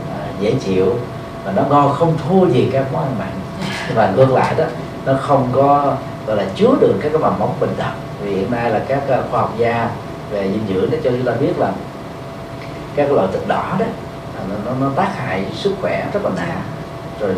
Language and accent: Vietnamese; Ho Chi Minh City, Vietnam; Tôi thì sinh ra và lớn lên tại Sài Gòn.